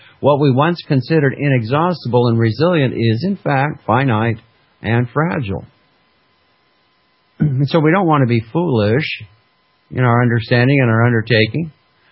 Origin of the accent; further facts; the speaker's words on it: Fairbanks, Alaska, United States; You know, when I grew up in Fairbanks, Alaska, in the outskirts of Fairbanks, Alaska, and we lived at the end of a gravel road